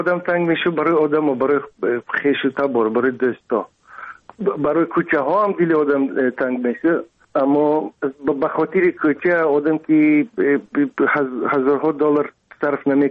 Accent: Dushanbe, Tajikistan; خوشبختانه دیدم جایی که در آنجا بزرگ شدم دیدم، شکر خدا.

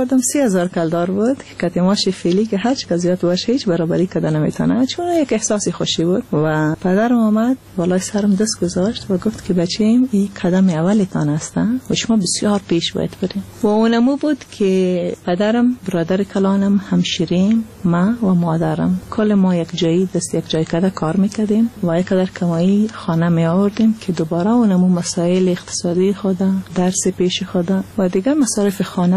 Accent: Afghanistan; moved away; بعد از افغانستان آمدیم

